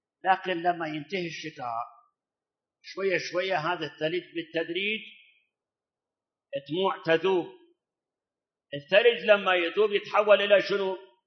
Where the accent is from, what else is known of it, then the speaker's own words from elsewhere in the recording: Iraq; الآن احنا عندنا بالعراق أكبر الأنهار في العراق شنو؟ دجلة والفرات.